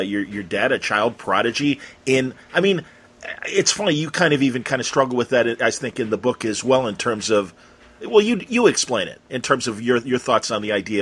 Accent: Wilmette, Illinois, United States; I mean, you know, I'm from Wilmette, Illinois, and am I correct?

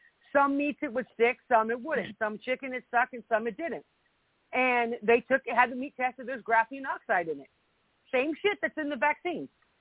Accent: Florida, United States; I grew up in Florida, so the biggest thing we had to deal with was cocaine, not heroin. Drug of choice when I was growing up was cocaine, and that's South Florida.

